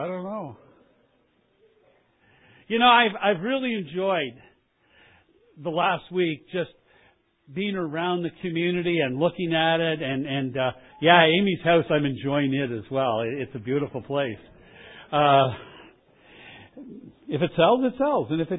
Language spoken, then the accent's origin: English; Canada; Even though I am Canadian and have been my entire life